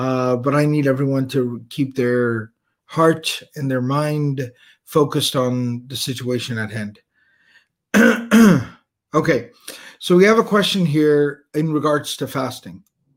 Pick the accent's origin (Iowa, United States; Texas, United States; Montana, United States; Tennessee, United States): Texas, United States; You know, I'm a Texan, so I like to talk like that.